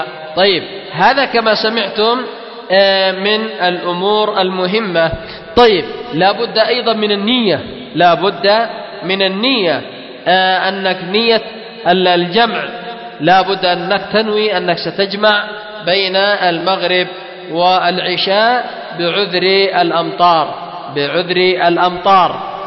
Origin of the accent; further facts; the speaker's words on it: Yemen; أو المعروفة عندنا في اليمن بلهجة الخلب هذه تعتبر طاهرة